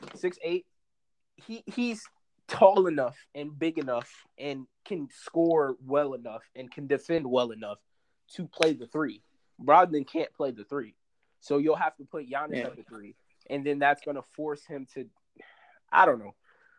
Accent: Chicago, Illinois, United States; I'm also a Bulls fan because I'm from Chicago.

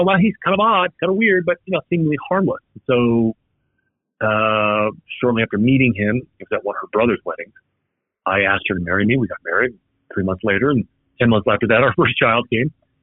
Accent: New Jersey, United States; So I'm old enough to remember the attacks on 9/11. I grew up in New Jersey.

